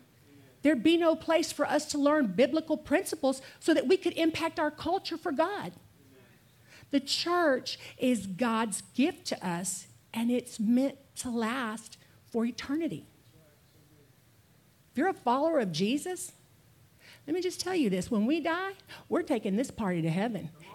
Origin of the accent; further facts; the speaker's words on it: Texas, United States; It's hard for me to say the word aunt, y'all, because I'm from East Texas, and we say aunt. I know that's East Texas, but it is what it is.